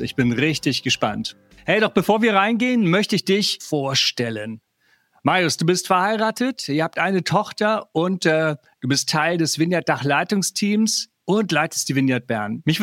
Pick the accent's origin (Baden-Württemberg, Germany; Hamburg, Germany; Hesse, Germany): Hamburg, Germany; aus Hamburg